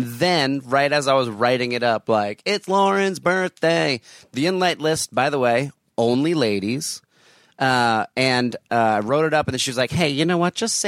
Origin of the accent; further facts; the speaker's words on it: New Jersey, United States; also born or lived in New York; I lived in New York for so long, and I grew up in New Jersey